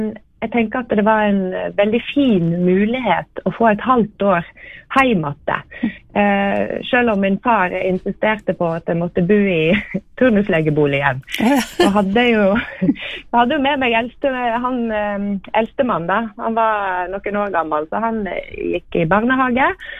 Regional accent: Gaupne, Vestland, Norway; Jeg vokste opp I Luster. Jeg flyttet dit når jeg var 6 år. Jeg har hatt en fantastisk barndom der I Gaupne

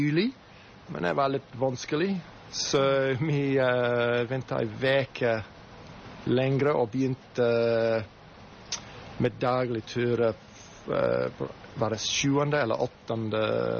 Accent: New Zealand; Norwegian is a second language; moved away as an adult; now in Jostedalen, Norway; Fra New Zealand, ja.

